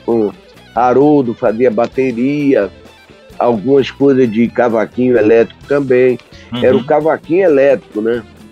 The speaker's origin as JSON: {"language": "Portuguese", "region": "Bahia", "country": "Brazil", "said": "Então aí conta, logo depois da guerra, na minha terra Bahia, dois baianos sem compromisso descobriram que o cepo maciço evitava o fenômeno da microfonia."}